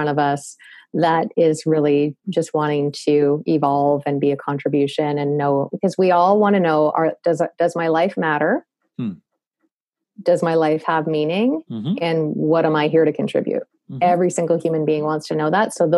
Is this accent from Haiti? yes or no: no; Canada; accent: Canadian; I just heard my Canadian accent there.